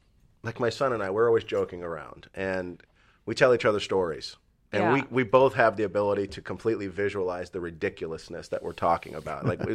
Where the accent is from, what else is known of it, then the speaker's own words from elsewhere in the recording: New Jersey, United States; moved away as an adult; now in Long Beach, United States; Well, I was born in Long Beach. I stayed here till I was 5. And then we moved back to New Jersey. And then I went to school in New Jersey, graduated. And then right about 19, I came back out to California.